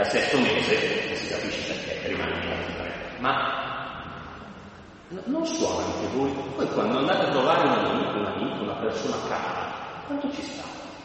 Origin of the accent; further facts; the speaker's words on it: Milan, Lombardy, Italy; si vede che sono proprio milanese come voi